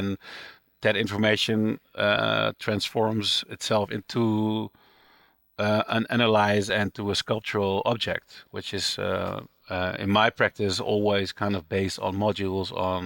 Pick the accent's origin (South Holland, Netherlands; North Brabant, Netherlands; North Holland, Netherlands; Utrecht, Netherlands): North Brabant, Netherlands; Breda; born there; English is a second language; I'm born in Breda in the south of Holland, which is not a really big city, but not very small, right next to the factory of my family